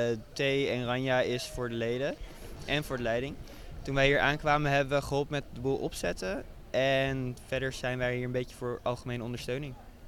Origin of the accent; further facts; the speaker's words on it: Utrecht, Netherlands; Wij kwamen allemaal uit de regio Utrechtse Heuvelrug en zo. En ik kom dan uit Opkoude, dus net weer andere kant van Utrecht, maar ongeveer Utrecht allemaal.